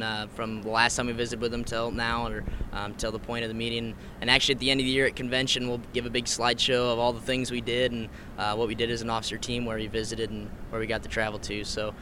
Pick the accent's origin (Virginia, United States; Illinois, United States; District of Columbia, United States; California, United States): Illinois, United States; Milan; I'm from Milan, Illinois. It's kind of up by the Quad Cities, just right outside of Moline, otherwise known as the home of John Deere, kind of a little claim to fame.